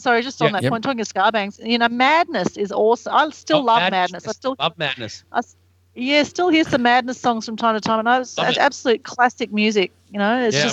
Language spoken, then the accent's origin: English; Sydney, New South Wales, Australia; They used to jam next door to me where I grew up in Sydney